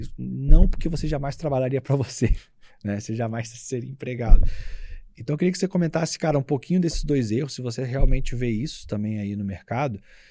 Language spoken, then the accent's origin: Portuguese; Rio de Janeiro, Brazil; Sou carioca, vou falar a palavra mesmo.